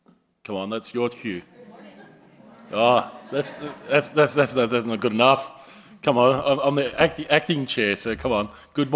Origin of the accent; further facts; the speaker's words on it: Australia; As before … from Australia.